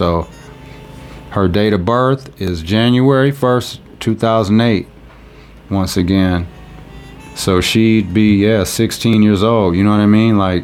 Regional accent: Milwaukee, Wisconsin, United States; So we're going to start in Wisconsin, obviously, because I'm from Milwaukee.

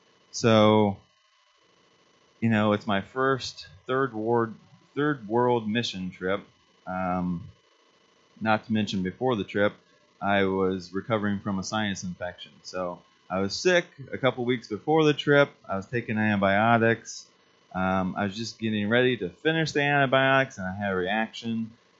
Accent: Loudonville, Ohio, United States; I'm from Loudonville, Ohio. So I don't know, you know, it's Mohican country. So it's probably like 30 minutes away from here. So that's where I'm born and raised.

